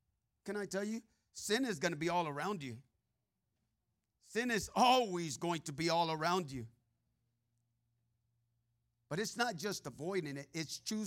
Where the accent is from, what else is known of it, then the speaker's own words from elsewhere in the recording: Merced, California, United States; there in my hometown of Merced, California. That's my hometown.